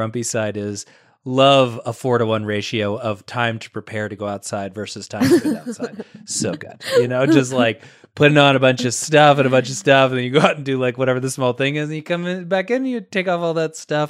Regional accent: Atlanta, Georgia, United States; This isn't like when I was growing up in Atlanta and a flurry came down and schools were closed

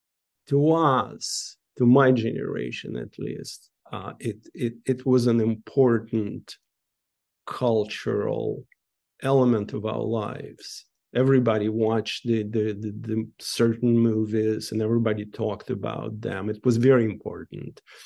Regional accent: Saint Petersburg, Russia; English is a second language; moved away as an adult; now in United States; I have one that I received in Russia, where I'm from. I'm from St. Petersburg, and I went to what's called the Theater Arts Academy

